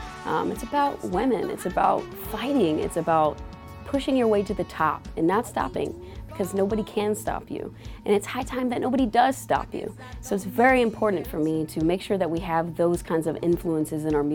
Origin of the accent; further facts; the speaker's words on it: South Carolina, United States; born there; So I was born in South Carolina, picking up pecans for work, you know, I was poor, you know, so everything that I do really does go back to my Southern roots